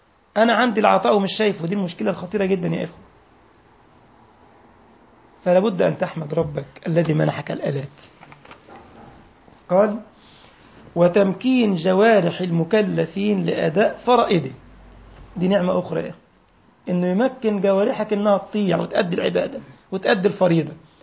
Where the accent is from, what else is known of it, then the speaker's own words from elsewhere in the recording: Egypt; now in Germany; لما أول لما دخلنا التليفون الأرضي في البيت في مصر